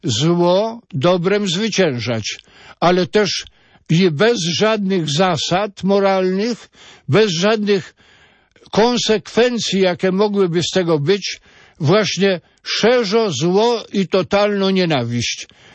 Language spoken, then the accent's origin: Polish; Rosciszewo, Masovian Voivodeship, Poland; okupacja niemiecka w Polsce i w mojej wiosce, mała wioska, i dziesiątki ludzi zginęło.